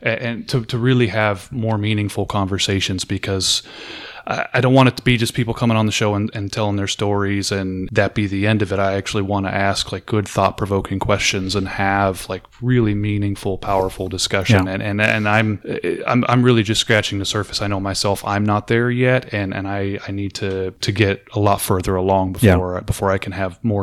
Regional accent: California, United States; And to be fair, I come from Southern California.

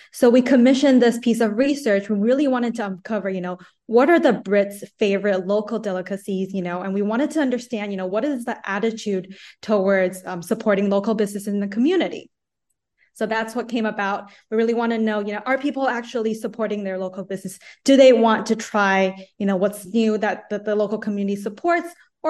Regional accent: Taiwan; I'm from Taiwan.

